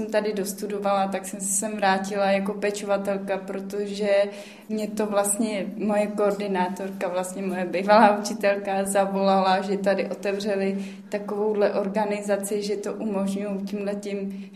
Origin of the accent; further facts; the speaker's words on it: Plzeň, Plzeň Region, Czechia; now in Prague, Czechia; protože já nejsem tady odsud z Prahy, jsem z Plzně.